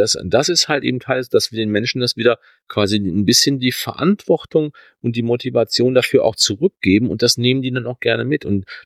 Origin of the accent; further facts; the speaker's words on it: Rhineland, Germany; born there; Ist für mich als geborener Rheinländer